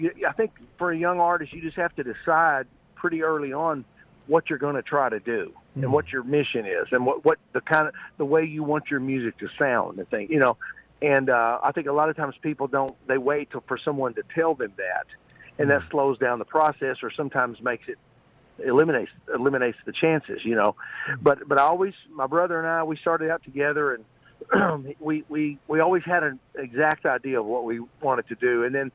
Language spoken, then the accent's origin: English; Texas, United States; also born or lived in De Queen, Arkansas; Okay, I was born in a very, very small town in Arkansas called Dequeen. which is about 50 miles north of Texarkana, which is right on the Texas-Arkansas line, you know. And but when I was very young, my family moved to Te